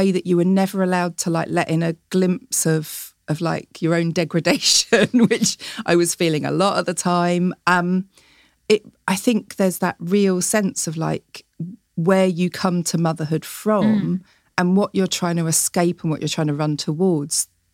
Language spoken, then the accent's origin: English; Chatham, South East England, United Kingdom; And I'm from Chatham, so I'm like the only community that's actually allowed to use the word chav.